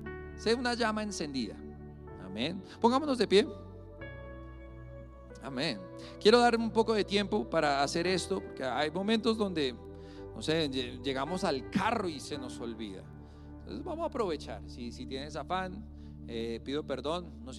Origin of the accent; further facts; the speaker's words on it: Champerico, Retalhuleu, Guatemala; born there; es que yo nací en Champerico y eso suena ají y eso suena duro